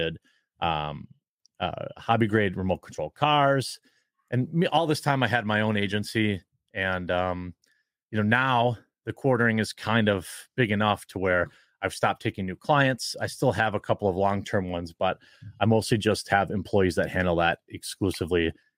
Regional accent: Wisconsin, United States; Fourth generation American. Parents came from Poland and Germany, like many people in Wisconsin. Grandparents were bread makers and bakers and stuff like that. And, I've been in Wisconsin my whole life.

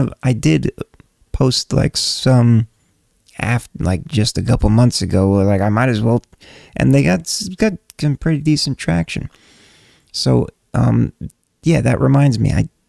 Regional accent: Connecticut, United States; I was doing that in my basement of my parents' house when I grew up in Connecticut

